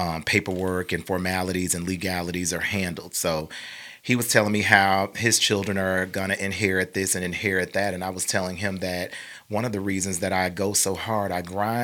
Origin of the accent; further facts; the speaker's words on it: Mobile, Alabama, United States; And so I grew up in Mobile, grew up in Pritchard. Pritchard is another city right adjacent to Mobile.